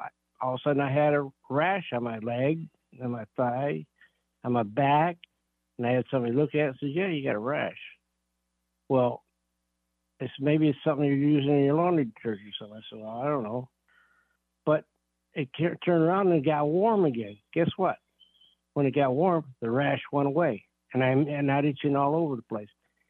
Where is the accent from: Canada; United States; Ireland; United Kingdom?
United States; Buffalo, New York; moved away; I'm from Buffalo, actually, but 50-some-odd years ago.